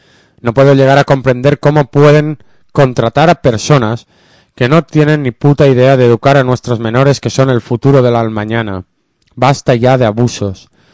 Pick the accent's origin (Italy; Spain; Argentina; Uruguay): Spain; Puertollano, Castilla-La Mancha; Nosotros somos de Puerto Llano, Ciudad Real.